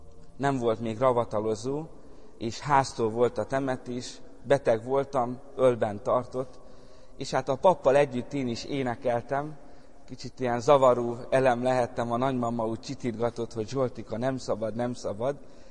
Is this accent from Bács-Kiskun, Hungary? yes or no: no; Alsóvadász, Borsod-Abaúj-Zemplén, Hungary; born there; kis falu, a régi Kassai Egyházmegyének a része, a Cserehátnak a csücskébe van ez a kis falu, ez az alsó vadász. Itt születtem